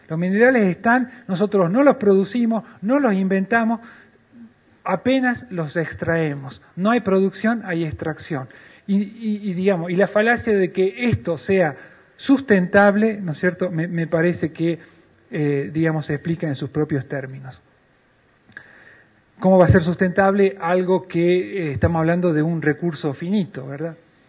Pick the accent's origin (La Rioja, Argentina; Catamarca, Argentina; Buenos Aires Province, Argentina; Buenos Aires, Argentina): Catamarca, Argentina; en la provincia de donde soy. Por tanto, como habitante de esa provincia